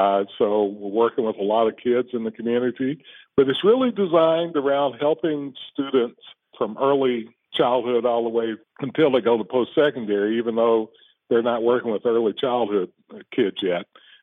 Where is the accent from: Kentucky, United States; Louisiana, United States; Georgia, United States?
Kentucky, United States; Manchester; There were some good folk in my hometown of Manchester, Clay County